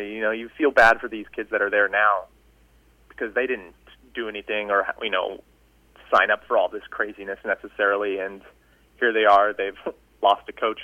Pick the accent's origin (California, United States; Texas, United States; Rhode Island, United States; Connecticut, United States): Texas, United States; Dallas; Yeah, I grew up in Dallas, Texas.